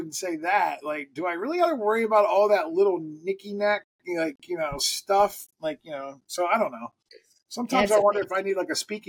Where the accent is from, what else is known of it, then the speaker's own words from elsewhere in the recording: Canton, Ohio, United States; moved away; also born or lived in Pittsburgh; So I moved, you know, I was from Canton, Ohio. I moved over to Pittsburgh a couple hours east, started a new life over there.